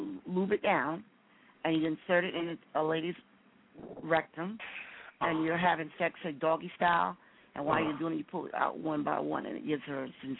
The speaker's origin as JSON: {"language": "English", "town": "Savannah", "region": "Georgia", "country": "United States", "said": "And I'm from Savannah, Georgia, and I want to say hello."}